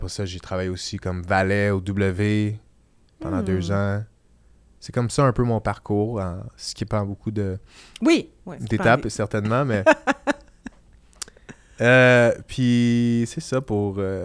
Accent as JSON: {"language": "French", "town": "Rigaud", "region": "Quebec", "country": "Canada", "said": "parce que moi, je viens de Rigaud."}